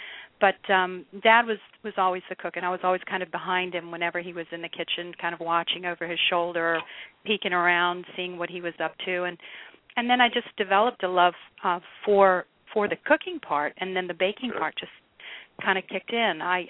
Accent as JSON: {"language": "English", "country": "Australia", "tie": "born or raised there", "also_born_or_lived": "Brazil", "said": "I grew up in Australia, and I was born in Brazil, grew up in Australia."}